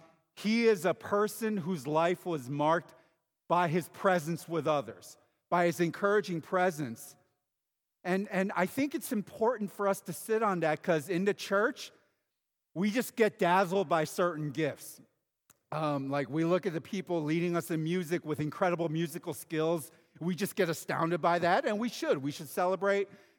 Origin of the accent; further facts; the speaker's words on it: Philadelphia, Pennsylvania, United States; it's a special blessing to be able to come back to my hometown of Philly.